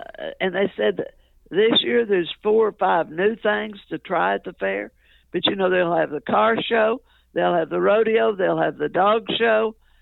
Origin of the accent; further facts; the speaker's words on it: Texas, United States; I mean, you know, it's part of being a Texan and going to the fair.